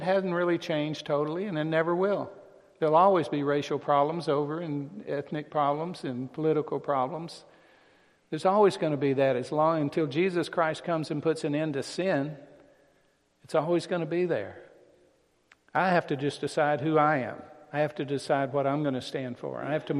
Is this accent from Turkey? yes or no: no; the South, United States; I can't make up for all those years when I grew up in the South in the way that we treated black people.